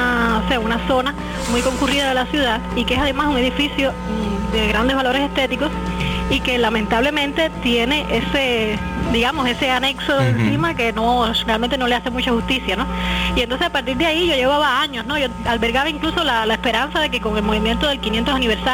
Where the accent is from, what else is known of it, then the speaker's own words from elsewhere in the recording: Villa Clara, Cuba; now in Sancti Spíritus, Cuba; porque bueno, yo realmente soy de Villa Clara.